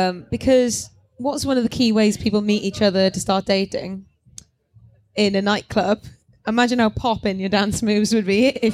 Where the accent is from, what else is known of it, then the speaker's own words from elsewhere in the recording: Wales, United Kingdom; I think my sense of smell is cancelled out by being Welsh.